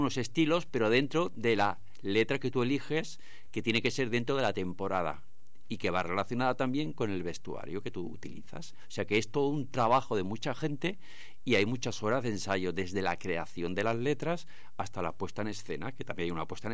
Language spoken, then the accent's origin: Spanish; Cádiz, Andalusia, Spain; yo soy de Cádiz y yo cuando me jubile